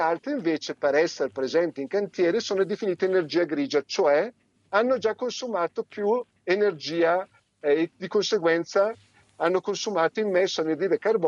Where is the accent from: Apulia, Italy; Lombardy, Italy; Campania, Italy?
Lombardy, Italy; Bergamo; io sono di Bergamo